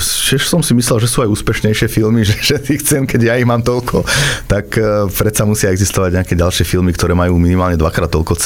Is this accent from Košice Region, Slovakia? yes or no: no; Ladce, Trenčín Region, Slovakia; U nás v Lacoch sa vtedy stavala diaľnica, ešte to bolo, myslím, ešte za Mečiara, dokončovalo sa všeličo a prišlo veľa rôznych robotníkov.